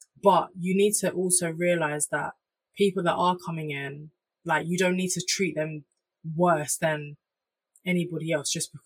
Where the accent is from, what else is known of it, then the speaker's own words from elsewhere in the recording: Jamaica; I'm Jamaican. I'm going to be proud to be Jamaican.